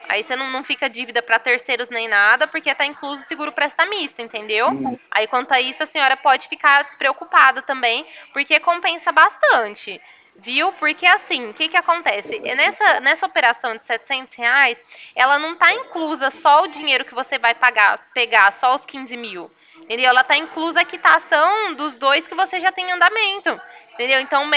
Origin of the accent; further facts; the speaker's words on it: Ribeirão Preto, São Paulo, Brazil; Prefeitura aqui de Ribeirão Preto, né? Que eu sou daqui de Ribeirão.